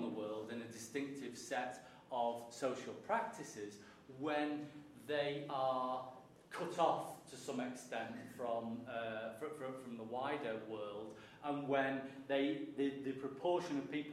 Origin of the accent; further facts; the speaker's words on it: Manchester, North West England, United Kingdom; I think this just comes from being a Mancunian and having a sense of local pride.